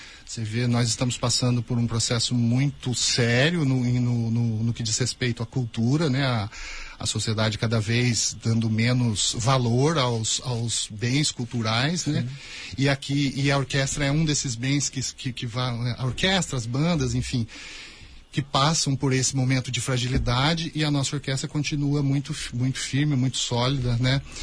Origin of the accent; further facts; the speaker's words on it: Mogi Guaçu, São Paulo, Brazil; Eu sou de Mogi Guaçu, de uma cidade aqui perto, né?